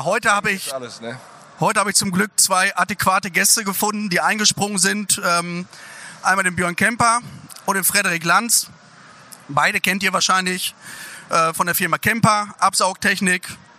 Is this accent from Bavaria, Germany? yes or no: no; North Rhine-Westphalia, Germany; Ich komme aus Münsterland.